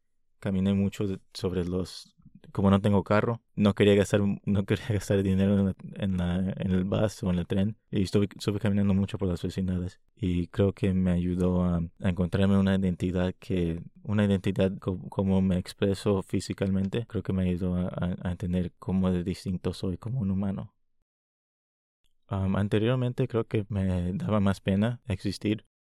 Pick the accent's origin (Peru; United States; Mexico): United States; Chicago, Illinois; Yo crecí en Chicago. Crecí una vez en una vecindad que alguna vez había mucho hispano. Sobre tiempo, esa vecindad se puso como un poco más gentrificada.